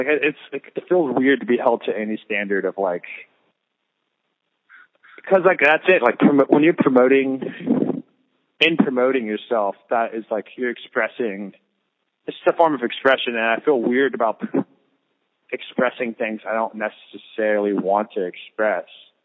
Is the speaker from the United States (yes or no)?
yes; Lancaster, California, United States; I was born in California. I was born in Lancaster, which is in Southern California.